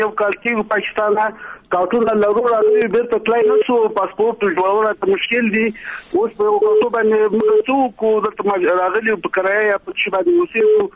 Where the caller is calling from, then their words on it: Kandahar, Afghanistan; سره د کندهار نه خبرې کوم.